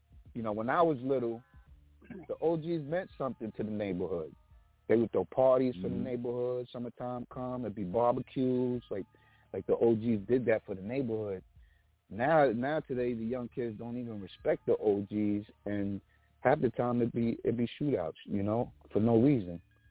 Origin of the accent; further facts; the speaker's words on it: New York City, New York, United States; You know, I'm from Kingsbridge, Jerome Avenue in the Bronx.